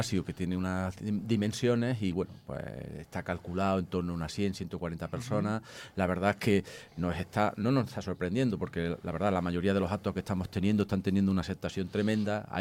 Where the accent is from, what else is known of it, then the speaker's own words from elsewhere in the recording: Andalusia, Spain; lo que nos suele gustar como buenos andaluces, buenos cofrades